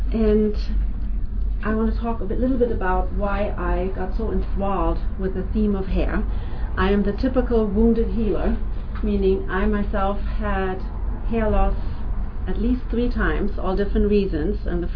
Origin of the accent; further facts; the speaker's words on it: Hamburg, Germany; I grew up in Hamburg, Germany, next to a Guru Ram Dass ashram.